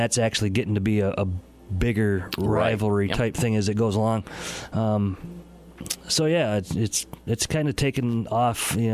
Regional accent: Pennsylvania, United States; I'm originally from the Allegheny County area. Played basketball for Don Baker.

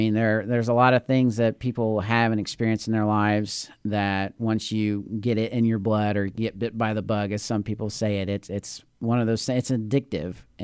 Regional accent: Rushville, Indiana, United States; now in Shelbyville, United States; I'm a Rush County boy.

